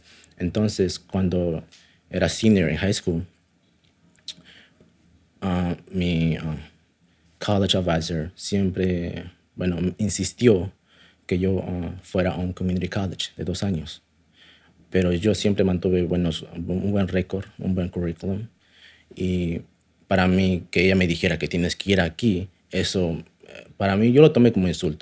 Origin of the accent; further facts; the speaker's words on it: San Antonio Las Mesas, Oaxaca, Mexico; soy de Oaxaca, México, de origen mixteca en un pueblo pequeño llamado San Antonio Las Mesas.